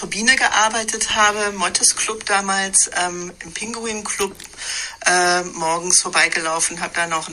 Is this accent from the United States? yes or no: yes; United States; German is a second language; moved away as an adult; now in Berlin, Germany; weil ich ja als Amerikanerin ja, Heimweh hatte.